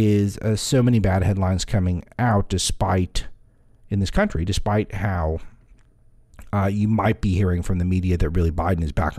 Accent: California, United States; because I grew up in California and I found the left to be much more effective fighters than the right.

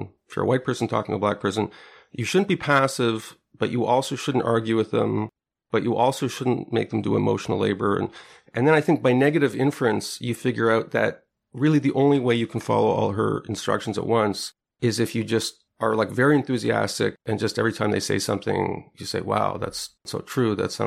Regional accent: Montreal, Quebec, Canada; like I grew up in Montreal.

